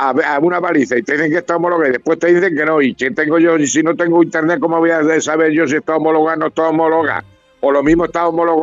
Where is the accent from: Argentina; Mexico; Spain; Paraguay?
Spain; Castilla-La Mancha; Sabes que yo soy manchego y que en La Mancha hay muchas rectas.